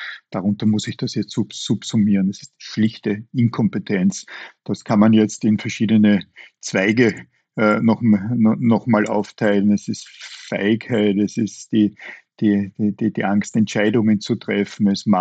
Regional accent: Ebensee, Upper Austria, Austria; in Wien oder in meiner Heimatgemeinde Ebensee

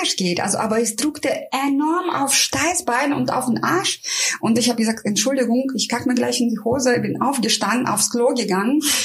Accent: Russia; ich bin ja Russin, ich will ja keinen Aufstand machen

